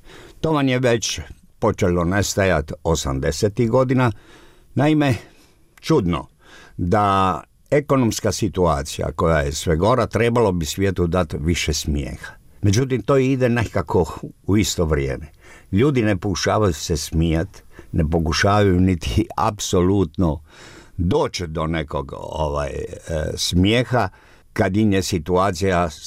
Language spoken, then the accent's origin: Croatian; Dalmatia, Croatia; Ja sam rekao da sam iz Jugoslavije, iz Dalmacije.